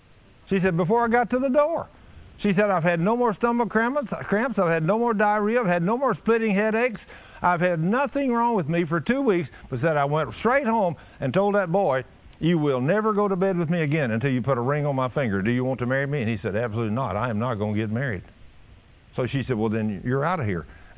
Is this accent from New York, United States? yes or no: no; Texas, United States; Because we know, since we're from Texas, we know that a day or two it's going to be okay, right?